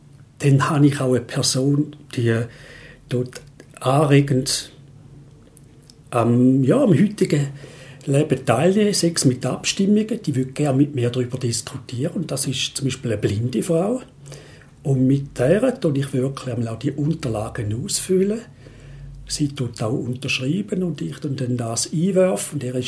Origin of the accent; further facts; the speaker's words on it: Heiligkreuz, St. Gallen, Switzerland; ich bin im Heiligen Kreuz aufgewachsen. Von dort hatte ich den Bezug und ich wohne am Bodensee, bin dort abgezügelt